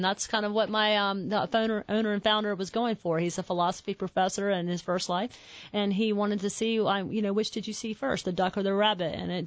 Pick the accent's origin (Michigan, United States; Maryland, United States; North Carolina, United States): North Carolina, United States; Farmville; We are from Farmville